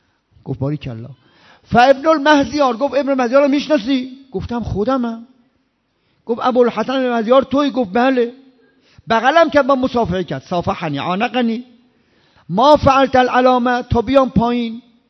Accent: Ahvaz, Khuzestan, Iran; قلت من الاهواز، من از بچه اهوازم.

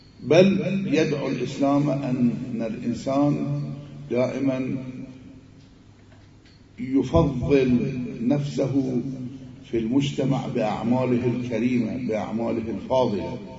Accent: Iraq; مثل ما يقولون عندنا بالعراق

